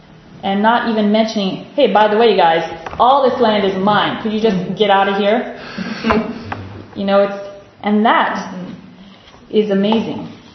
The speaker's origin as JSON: {"language": "English", "country": "United States", "said": "I'm from America, and so we've just had elections"}